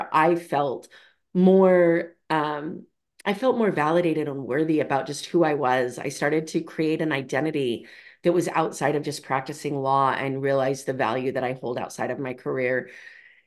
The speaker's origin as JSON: {"language": "English", "region": "Idaho", "country": "United States", "tie": "born or raised there", "said": "So I grew up in Idaho. I grew up in Southern Idaho."}